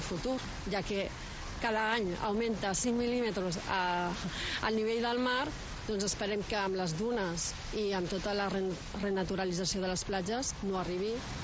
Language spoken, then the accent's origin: Catalan; Tarragona, Catalonia, Spain; això és Costa Daurada, som els ciutadans de Tarragona.